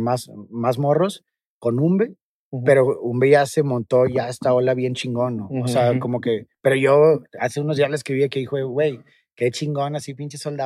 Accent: Nuevo León, Mexico; Pues mira, siendo regio, güey, la verdad es que mi primera influencia así fuertísima era

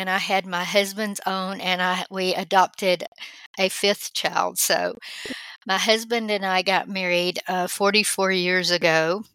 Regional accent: Georgia, United States; I was raised in Georgia, but kind of all over North Georgia. My dad was on the Georgia State Patrol, and my mom was a nurse. So we lived, I guess my favorite place to live was Blue Ridge.

